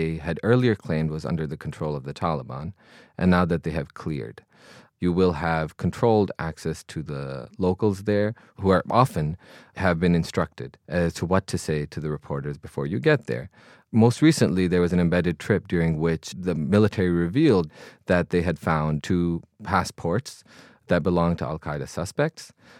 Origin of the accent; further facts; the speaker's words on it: United States; Yeah, I'm a Pakistani American. I looked the part.